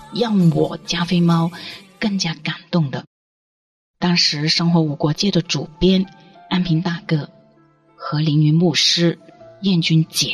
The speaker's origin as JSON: {"language": "Chinese", "region": "Guangdong", "country": "China", "said": "我们广东人就是有一句话"}